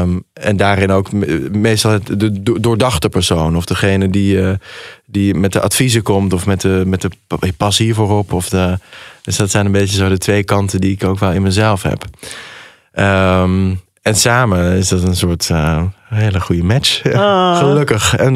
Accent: Limburg, Netherlands; Ik kom uit Zuid-Limburg. Daar ben ik geboren in een klein dorpje.

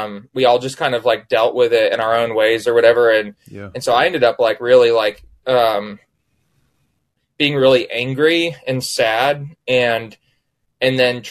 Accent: Anchorage, Alaska, United States; also born or lived in Tallahassee, Florida; so originally I was born here in Tallahassee, Florida. And then my mom was in the Air Force. So we lived in Anchorage, Alaska for, close to 10 years, just after I was born.

